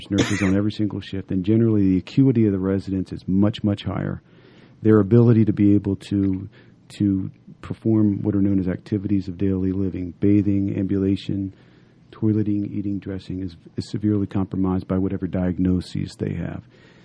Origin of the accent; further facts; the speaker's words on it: Wilmington, Delaware, United States; That is correct. I grew up in Wilmington, Delaware.